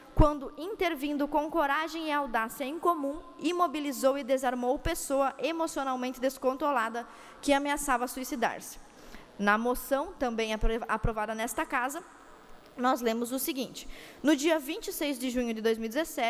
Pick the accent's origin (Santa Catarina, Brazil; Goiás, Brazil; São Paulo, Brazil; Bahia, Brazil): Santa Catarina, Brazil; Itajaí; pelo ato heróico praticado em Itajaí, meu município, minha cidade natal.